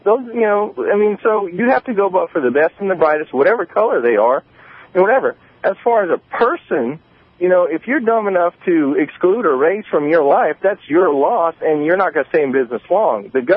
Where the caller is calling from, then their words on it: Louisiana, United States; As far as the drill, baby, drill, I'm from Louisiana, and, you know, we have a lot of oil and whatnot. You know, we've had oil in Grand Isle my whole life.